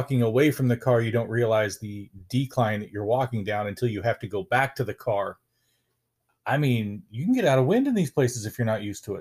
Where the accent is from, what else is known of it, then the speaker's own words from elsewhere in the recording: Colorado, United States; I come from Colorado. We've got our Rockies and we're very, you know, we're very loyal to our Rockies.